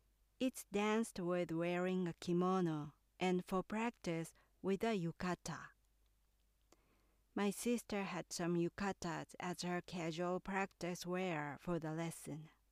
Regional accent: Kyoto, Japan; English is a second language; My hometown is in Kyoto, which is a popular tourist destination in Japan.

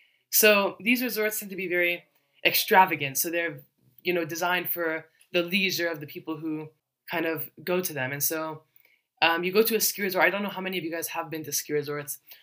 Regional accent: Vermont, United States; I mean, I'm from Vermont, so I should probably ski more often than that.

